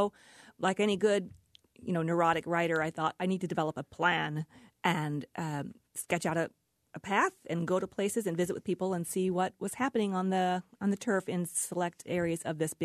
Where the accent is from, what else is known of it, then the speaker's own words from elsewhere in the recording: Kansas City, United States; born there; moved away; also born or lived in Laramie, Wyoming / Iowa; because I was born in the Midwest, born in Kansas City, and then moved to Laramie, Wyoming in the early 90s. And eventually, long, boring story, but decided, you know what would be fun? Would be to move to Iowa.